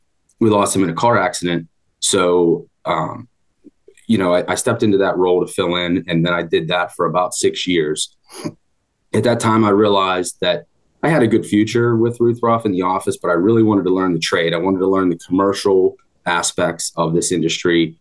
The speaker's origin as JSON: {"language": "English", "town": "Imperial", "region": "Pennsylvania", "country": "United States", "tie": "born or raised there", "lives_now": "McDonald, United States", "said": "I grew up in Imperial, live in McDonald now with my family, my wife, Carrie, three kids."}